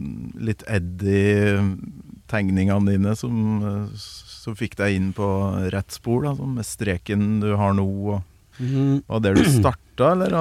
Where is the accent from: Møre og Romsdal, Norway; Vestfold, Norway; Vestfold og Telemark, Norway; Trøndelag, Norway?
Trøndelag, Norway; Kolvereid; Sånn i forhold til på Kolvereid, der jeg kommer fra, i Nord-Trøndelag.